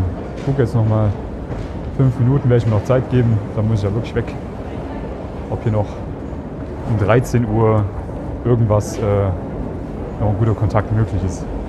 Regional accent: Germany; now in Vienna, Austria; Ich bin Deutscher, Piefke.

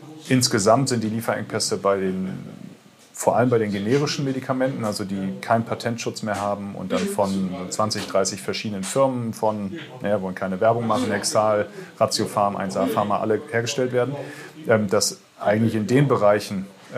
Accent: Bremen, Germany; geboren bin ich oder aufgewachsen in Oberneuland. Ich bin einfach mit der Gegend einfach irgendwie verwurzelt

